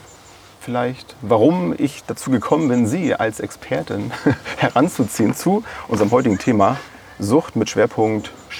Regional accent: Bad Segeberg, Schleswig-Holstein, Germany; Und zwar bin ich in Bad Segeberg in meiner Heimatstadt unterwegs

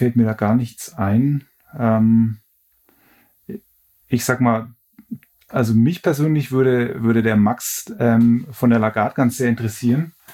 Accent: Lichtenfels, Bavaria, Germany; Ich komme aus Lichtenfels, das heißt, ein Stück weit ist natürlich auch Bamberg meine Heimat.

